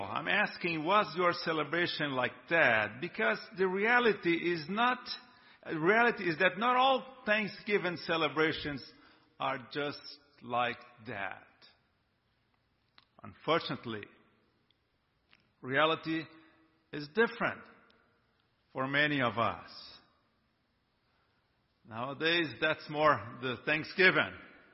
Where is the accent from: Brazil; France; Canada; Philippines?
Brazil; English is a second language; now in United States; I'm from Brazil, as you will perceive pretty soon.